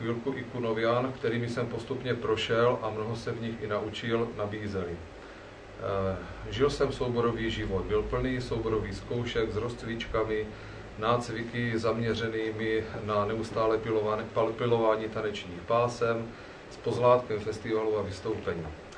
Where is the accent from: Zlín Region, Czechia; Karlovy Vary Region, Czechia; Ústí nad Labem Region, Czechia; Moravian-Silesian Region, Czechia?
Zlín Region, Czechia; Nivnice; born there; ačkoliv jsem se narodil v Nivnici, což je vlastně na Slovácku.